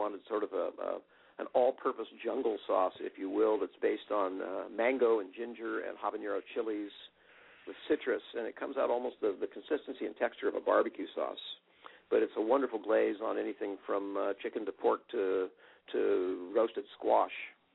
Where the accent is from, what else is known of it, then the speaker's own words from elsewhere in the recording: Berkeley, California, United States; I'm from the Bay Area. I grew up near close to Berkeley. I went to UC Berkeley.